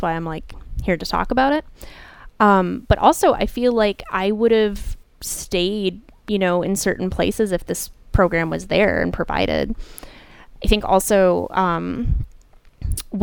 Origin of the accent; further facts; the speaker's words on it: St. Louis Park, Minnesota, United States; I grew up in St. Louis Park, like not far from Uptown, but like St. Louis Park.